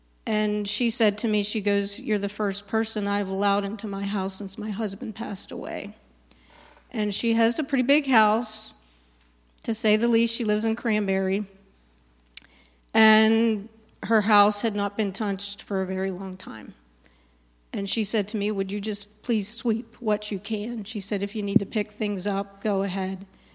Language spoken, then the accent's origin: English; Jordan; And we're from Jordan, and we're leaving in a couple months to go back home, and she's kind of here by herself.